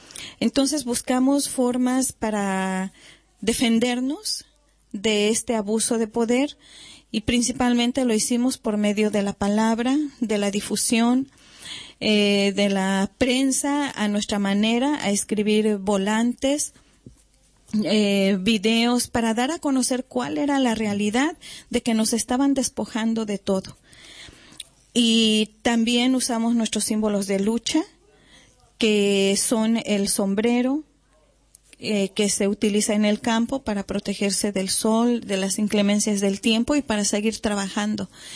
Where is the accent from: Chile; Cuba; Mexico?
Mexico; San Salvador Atenco, State of Mexico; Yo vengo del pueblo de San Salvador Atenco. Estamos a unos 40 kilómetros de la Ciudad de México. Estamos muy cerca.